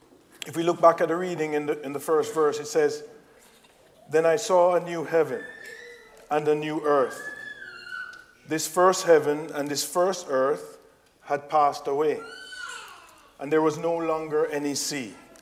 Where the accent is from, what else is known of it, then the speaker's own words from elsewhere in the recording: Jamaica; I remember when I was growing up in Jamaica